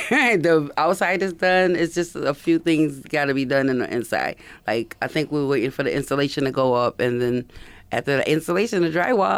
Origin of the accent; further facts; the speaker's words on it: Rochester, United States; I grew up right here in Rochester.